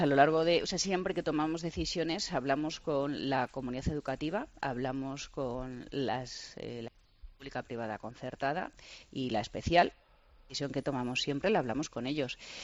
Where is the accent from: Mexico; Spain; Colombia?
Spain; Soy española, pero sobre todo soy representante del Estado